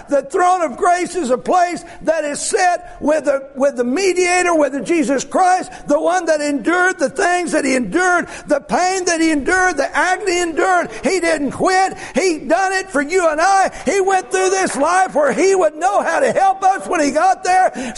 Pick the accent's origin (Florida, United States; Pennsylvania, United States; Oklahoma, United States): Oklahoma, United States; I said, I'm from Oklahoma.